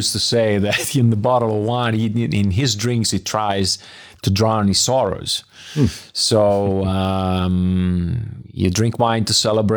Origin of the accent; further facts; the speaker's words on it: Bologna, Emilia-Romagna, Italy; English is a second language; he's from Milan and I'm from Bologna, and you know, we have totally different backgrounds, completely different backgrounds.